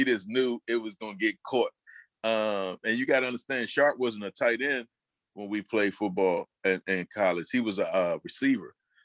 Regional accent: Washington, District of Columbia, United States; I grew up on Minnesota Avenue, Lindale Place. If you're familiar with DC, Lindale Place crosses Minnesota Avenue. So I grew up in Minnesota Avenue, Ward 7. And I just been a DC kid all my life.

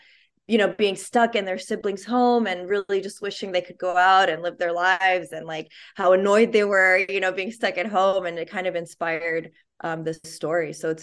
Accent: San Diego, California, United States; also born or lived in Kabul, Afghanistan / Germany; So I was born in Kabul, and I was there until I was about two, and then we spent some time in Germany, and ultimately we ended up in San Diego, California. So that's where I grew up most of my life.

